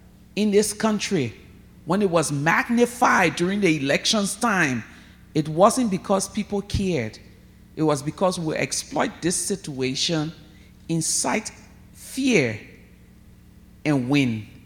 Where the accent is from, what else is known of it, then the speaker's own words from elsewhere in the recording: Liberia; A taxi driver said, but as soon as he asked me, where are you from? I said, Liberia.